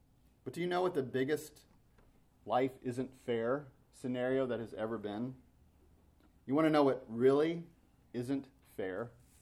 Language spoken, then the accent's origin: English; United States; But oftentimes, as an American, not knowing the language and, well, not exactly fitting